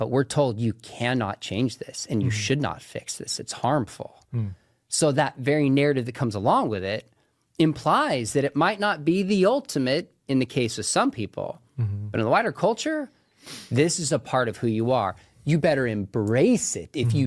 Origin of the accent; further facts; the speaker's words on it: United States; I'm an American, I could go get Mexican citizenship.